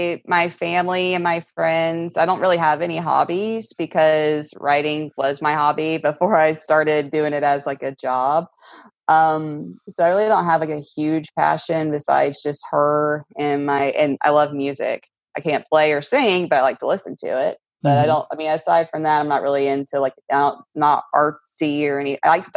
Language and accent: English; the South, United States; accent: Southern; I miss the South a lot. And sometimes if I get emotional or something, my Southern accent will still try to come out, and I probably say the word y'all way too much.